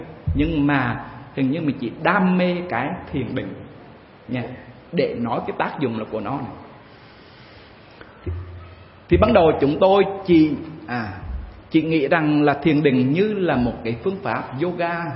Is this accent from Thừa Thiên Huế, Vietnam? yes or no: yes; Hue, Thừa Thiên Huế, Vietnam; moved away as an adult; Quý vị biết rằng chúng tôi sinh ra và lớn lên ở Huế. Trong suốt 19 năm đó không đi đâu hết, chỉ ở Huế thôi. Đùng một cái bay vô Sài Gòn.